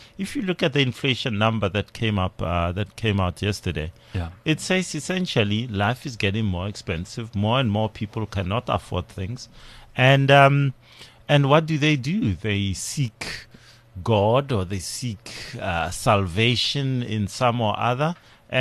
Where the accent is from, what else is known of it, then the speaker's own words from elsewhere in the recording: Limpopo, South Africa; I'm from Limpopo originally.